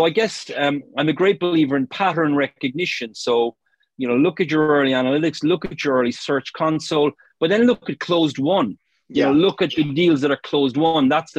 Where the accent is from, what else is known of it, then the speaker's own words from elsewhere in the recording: Ireland; accent: Irish; you've picked up the accent. I'm from Ireland originally.